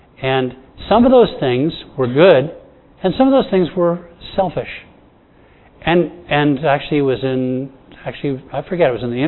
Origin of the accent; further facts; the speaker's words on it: Bahamas; And I'm from the Bahamas. I really wanted to take it.